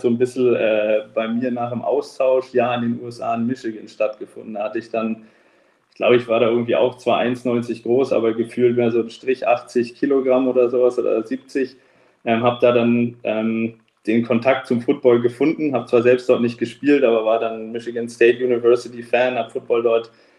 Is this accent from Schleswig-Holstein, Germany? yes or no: yes; Lübeck, Schleswig-Holstein, Germany; also born or lived in Karlsruhe; Ich komme ja von meiner Geschichte gebürtig aus Lübeck